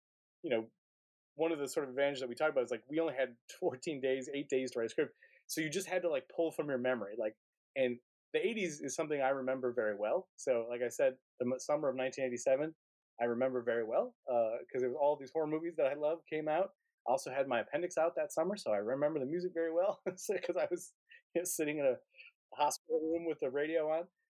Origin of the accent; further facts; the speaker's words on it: Wausau, Wisconsin, United States; obviously it was pretty small potatoes because it was just my hometown of Wausau, Wisconsin.